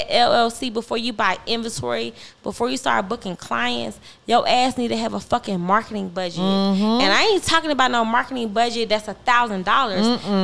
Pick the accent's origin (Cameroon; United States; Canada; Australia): Cameroon; I am from Cameroon, baby.